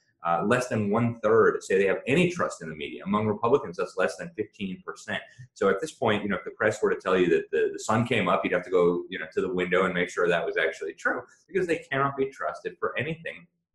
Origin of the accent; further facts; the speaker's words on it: Florida, United States; my home state of Florida, I'm from Florida originally